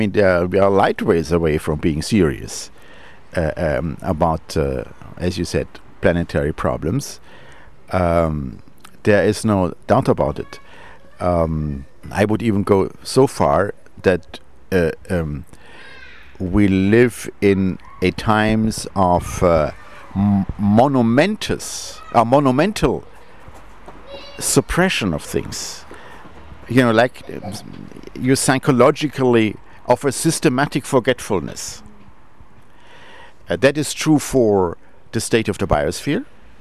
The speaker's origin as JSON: {"language": "English", "country": "Germany", "said": "Like I would say, I'm a German or what, or, you know."}